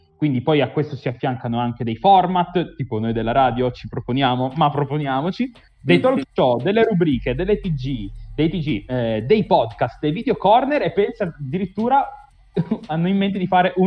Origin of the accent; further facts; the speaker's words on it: Naples, Campania, Italy; visto che siamo di Napoli